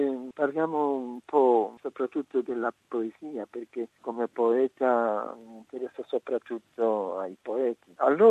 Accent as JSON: {"language": "Italian", "town": "Kraków", "region": "Lesser Poland", "country": "Poland", "tie": "born or raised there", "second_language": "Italian", "said": "Cracovia, la mia città natale e vecchia capitale di Polonia, era abbastanza italianizzata a partire dal 500."}